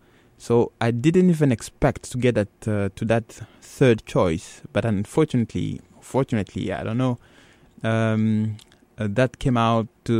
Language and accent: English; DR Congo; first language Chiluba; English is a second language; now in Portland, United States; Yes, I think I'm also grateful because I met so many fellow Congolese citizens here